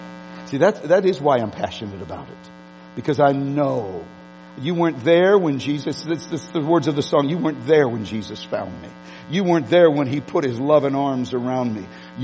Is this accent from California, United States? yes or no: no; East St. Louis, Illinois, United States; born there; I was born in East St. Louis. Y'all, most of you know that. I didn't live there, but I was born in East St. Louis.